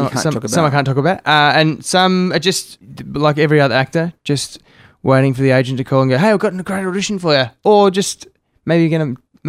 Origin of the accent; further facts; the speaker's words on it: Melbourne, Victoria, Australia; now in Gold Coast, Australia; I grew up in Melbourne, but I've been living on the Gold Coast the last sort of 3 months with mum.